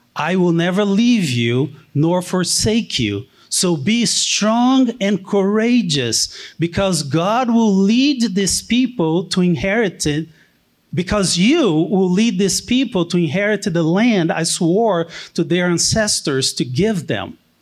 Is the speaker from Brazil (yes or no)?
yes; Brazil; they planted the church in Brazil, in my hometown, where I started attending when I was 17 years old